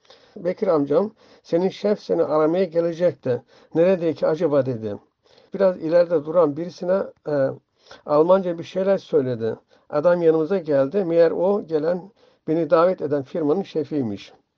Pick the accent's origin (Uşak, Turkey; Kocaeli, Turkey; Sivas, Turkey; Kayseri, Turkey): Uşak, Turkey; Manaz; ...1955 Uşak Manaz doğumluyum. İlkokulu Şabanköy'de okudum. Ortaokulu Manaz'da okudum.